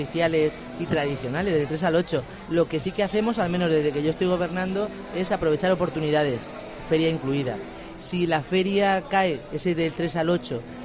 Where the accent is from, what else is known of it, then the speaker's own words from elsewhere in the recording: Alcázar de San Juan, Castilla-La Mancha, Spain; Los que somos de aquí de Alcázar, si son de 3 al 8 vamos a estar